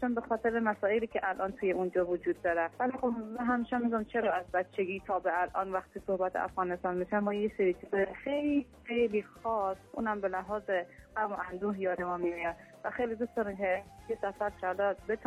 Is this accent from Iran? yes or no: yes; Iran; born there; با توجه به این که کلا توی کشور ایران متولد شدم